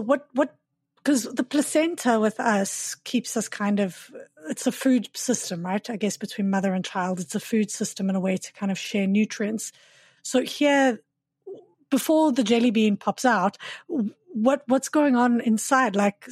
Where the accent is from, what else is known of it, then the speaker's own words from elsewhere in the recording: South Africa; now in Canada; I'm from South Africa, and I know that coming to Canada and studying here